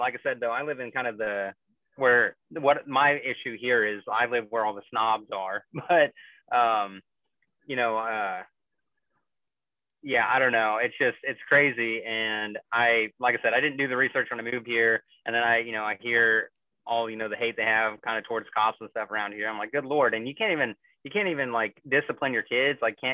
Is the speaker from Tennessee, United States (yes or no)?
no; Missouri, United States; Well, I'm originally from Missouri.